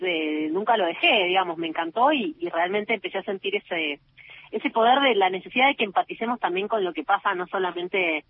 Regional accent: San Juan, Argentina; Sí, sí, soy sanjuanina y estoy acá desde la Radio Nacional San Juan, el LRA 23.

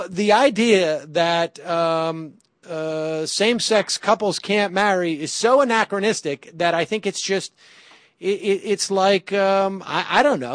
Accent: Worcester, Massachusetts, United States; Growing up, and you know, granted, I was growing up in Worcester, which is not exactly a particularly cosmopolitan city.

